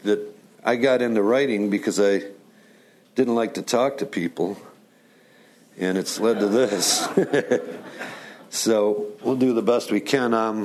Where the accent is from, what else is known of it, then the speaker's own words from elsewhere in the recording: Flint, Michigan, United States; Being that I was from Flint, Michigan, the birthplace of the automobile, I was accustomed to viewing these enormous plants that bulged upon the town landscape